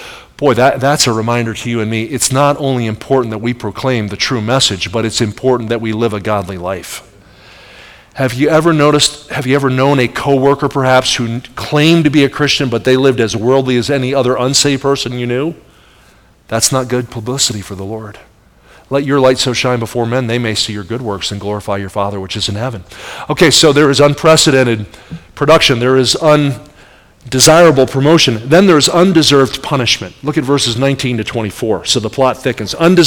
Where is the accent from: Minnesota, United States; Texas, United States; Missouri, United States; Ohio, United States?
Missouri, United States; Kansas City; And Patrick Mahomes is the Chiefs quarterback in my hometown.